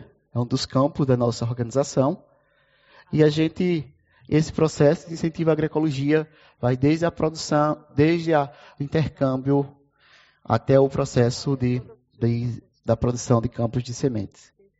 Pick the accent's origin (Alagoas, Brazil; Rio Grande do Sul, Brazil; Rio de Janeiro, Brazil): Alagoas, Brazil; lá no meu estado, que é Alagoas